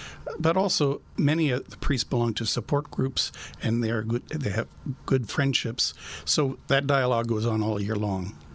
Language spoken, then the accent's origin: English; Nevada, United States; born there; I was born in Nevada, so I'm used to the dry heat.